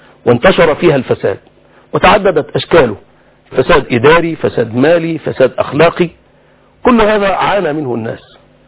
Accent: Egypt; بلدتنا الحبيبة مصرنا هذه

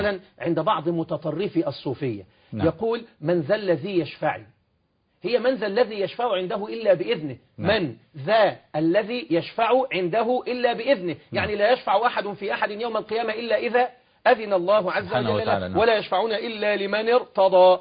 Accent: Egypt; في بعض الجرائد التي تنشر عندنا في مصر

